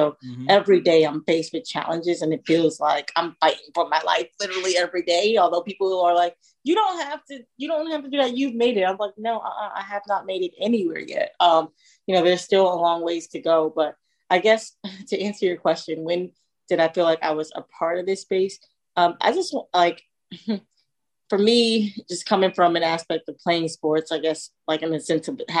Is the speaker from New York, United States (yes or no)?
yes; New York, United States; Like I grew up in New York. Every morning before I would go to school and stuff or work, whatever, I used to have the TV on Good Morning America watching Robin Roberts.